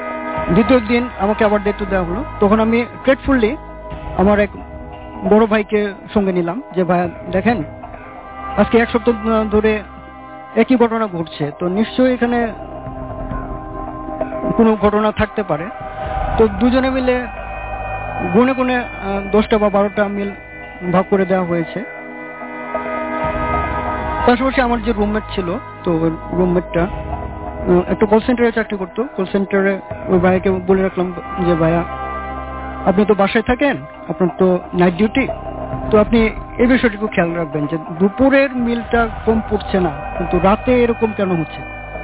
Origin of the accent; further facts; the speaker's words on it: Mymensingh, Mymensingh Division, Bangladesh; now in Dhaka, Bangladesh; তো লেখাপড়ার উদ্দেশ্যে আমি ময়মনসিং থেকে প্রথম উত্তরতে আসি, মানে ঢাকায় আসি।